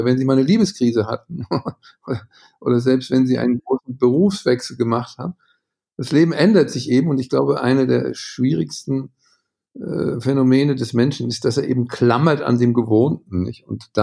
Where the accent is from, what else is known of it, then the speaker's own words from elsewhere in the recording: Germany; now in Vienna, Austria; seit 20 Jahren wohne ich freiwillig als Deutscher in Wien und kann sagen, das ist eigentlich auch eine sehr schöne Stadt, auch übrigens ja mit einer langen Medizingeschichte. Ja, man lebt hier gerne, aber ich sehe mich natürlich als Europäer.